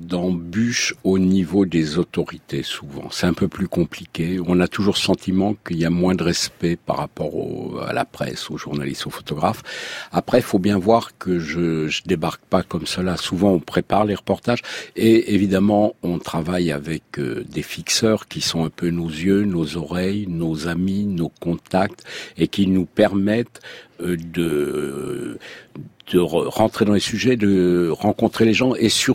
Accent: Centre-Val de Loire, France; Et quand j'étais gamin, moi je viens du Berry

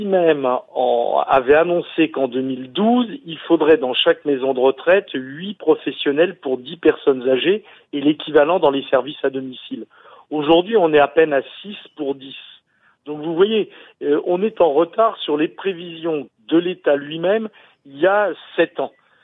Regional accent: France

